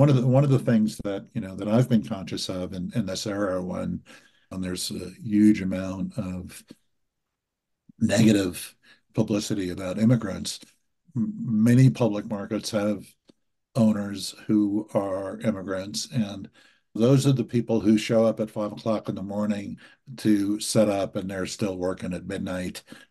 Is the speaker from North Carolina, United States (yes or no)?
yes; Asheville, North Carolina, United States; was in my hometown. I live outside of Asheville, North Carolina.